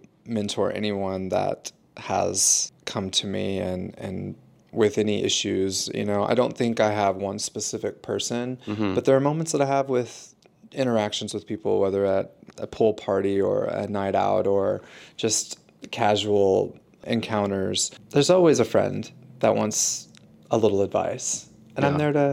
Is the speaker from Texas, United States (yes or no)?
yes; College Station, Texas, United States; Like College Station, Bryan okay. area.